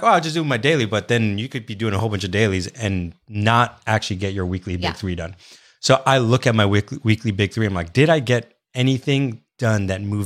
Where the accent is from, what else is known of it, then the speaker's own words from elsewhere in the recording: New York City, New York, United States; moved away as an adult; also born or lived in Texas / Minnesota; now in Middle Tennessee, United States; Yeah, I was born and raised in New York City. So I've been around the whole country because I moved when I was 19 to Texas. And then after 7 years, I moved to Minnesota.